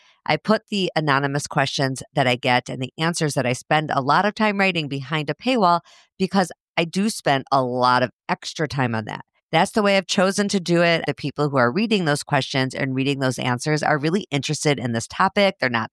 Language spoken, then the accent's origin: English; Highland Park, Illinois, United States; now in Minneapolis, United States; Well, I guess my hometown is Minneapolis now. I've lived in Minneapolis for 25 years. But when I say hometown in that sense, I mean the place I grew up, which was Highland Park, Illinois.